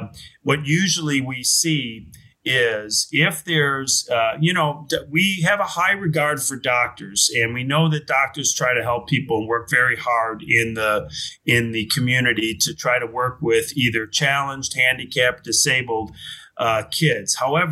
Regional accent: Chicago, Illinois, United States; also born or lived in New York; I grew up in Chicago, went to school in Chicago, went to college on the East Coast in New York, came back to Chicago for law school, and I've been a practicing attorney for 27 years in the Chicagoland area.

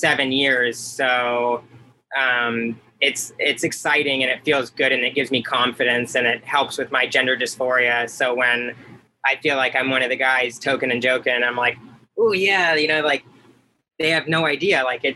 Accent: St. Petersburg, Florida, United States; I grew up in St. Petersburg, Florida.

